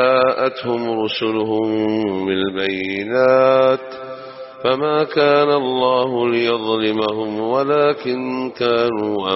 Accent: Saudi Arabia; اللي عندنا في السعودية على خير

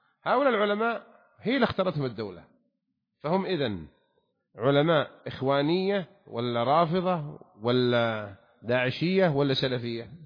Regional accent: Saudi Arabia; نظام الحكم عندنا في المملكة العربية السعودية

